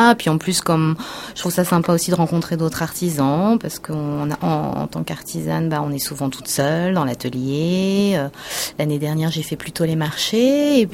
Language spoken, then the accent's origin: French; Villefranche-de-Rouergue, Occitanie, France; Bah, je suis près de Villefranche-de-Rouergue, voilà.